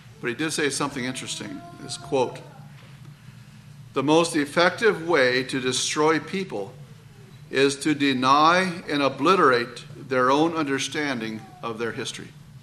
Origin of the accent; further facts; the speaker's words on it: Maryland, United States; now in Canada; You know, I grew up in Maryland, so it was south of the Mason-Dixon line, which means I would have grown up on the southern side.